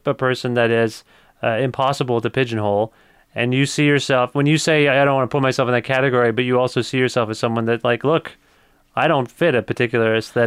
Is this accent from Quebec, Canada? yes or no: no; Kitchener, Ontario, Canada; born there; I was born in Kitchener, Ontario.